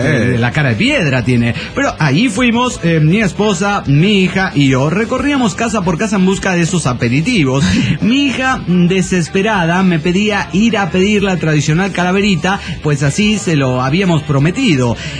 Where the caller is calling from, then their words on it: Cuernavaca, Morelos, Mexico; de Cuernavaca, Morelos, México.